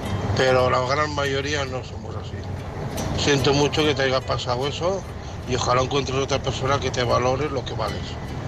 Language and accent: Spanish; Santa Pola, Valencian Community, Spain; de Santa Pola, en ruta, camionero.